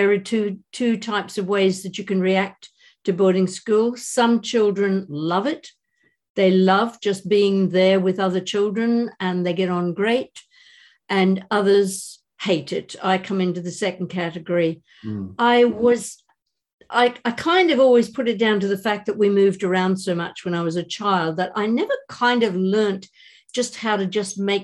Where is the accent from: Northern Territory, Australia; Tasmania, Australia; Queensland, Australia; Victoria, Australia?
Queensland, Australia; also born or lived in Yass, New South Wales; I'm Australian. I was born in a little town called Yass, just outside of Canberra.